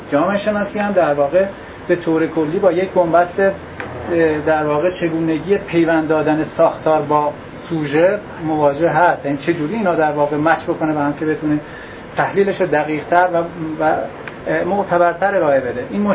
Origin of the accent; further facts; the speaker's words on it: Iran; به عنوان یک ایرانی که میخوام جامعه در واقع بیام جوامع گذشته ایرانی رو مطالعه بکنم